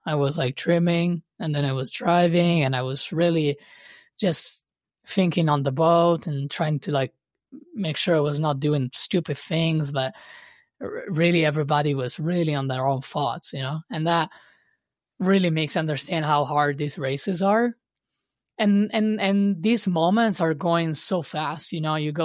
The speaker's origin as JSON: {"language": "English", "town": "Trieste", "region": "Friuli-Venezia Giulia", "country": "Italy", "tie": "born or raised there", "said": "I had an opportunity with the owner in my hometown in Trieste to become the skipper"}